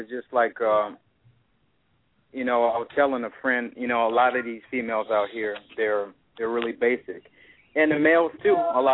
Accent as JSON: {"language": "English", "town": "Minneapolis", "region": "Minnesota", "country": "United States", "said": "Well, I'm from Minneapolis, and I used to go to the University of Minnesota."}